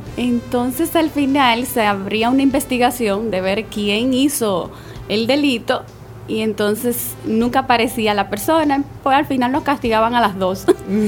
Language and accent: Spanish; Santiago de los Caballeros, Santiago, Dominican Republic; born there; yo nací en Santiago de los Caballeros en el 1972. Y vine a Santo Domingo a raíz de un trabajo nuevo